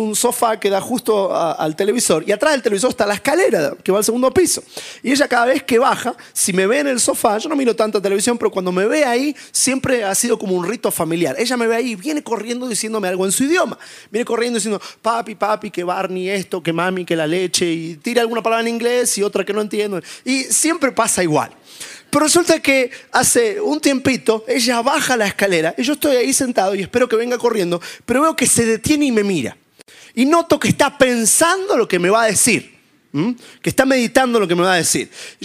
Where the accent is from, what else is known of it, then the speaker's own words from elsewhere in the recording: Argentina; now in United States; vivimos en los Estados Unidos, mi esposa y yo somos argentinos, así que escucha hablar argentino